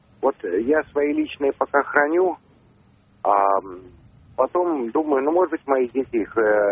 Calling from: Moscow, Russia; Звоню я отсюда, из Москвы.

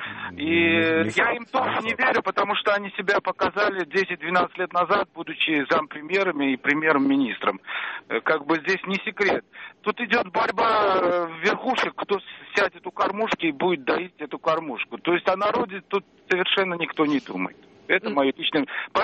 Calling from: Moscow, Russia; я звоню вам из Москвы.

